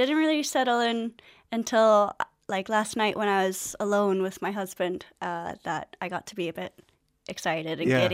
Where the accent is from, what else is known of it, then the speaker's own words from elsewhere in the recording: Hawaii, United States; now in Galway, Ireland; Yeah, I'm originally from Hawaii.